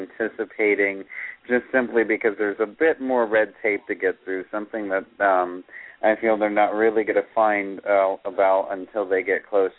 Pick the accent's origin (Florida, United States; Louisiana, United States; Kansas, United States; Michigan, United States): Florida, United States; That is so weird because I'm from Florida